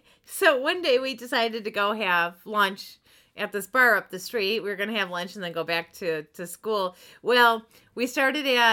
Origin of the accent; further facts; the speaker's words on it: Michigan, United States; Well, first of all, we're from Michigan. And for anyone who's listening to this that's not around in this area, Michigan's known for their microbreweries.